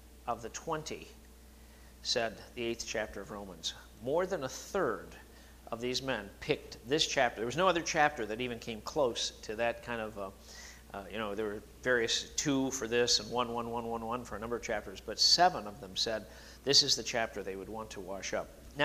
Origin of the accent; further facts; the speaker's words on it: Midwest, United States; I grew up in the Midwest, in the heart of fundamental theology in the Midwest.